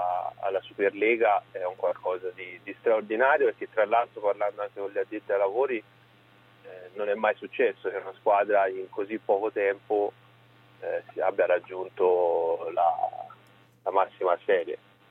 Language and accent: Italian; Siena, Tuscany, Italy; lo dico da senese